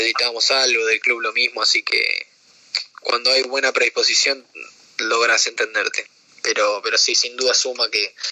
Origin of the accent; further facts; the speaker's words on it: Argentina; Sí, hay argentinos acá. Somos, en el equipo somos 5 argentinos